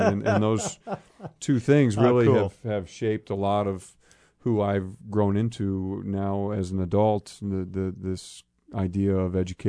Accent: West Lafayette, Indiana, United States; I grew up in West Lafayette, Indiana. Both my parents were educators.

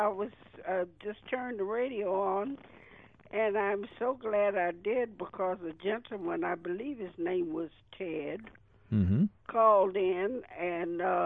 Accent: Tennessee, United States; when I was growing up in Tennessee, being an Afro-American, I was told that it ain't your color, it's your kind.

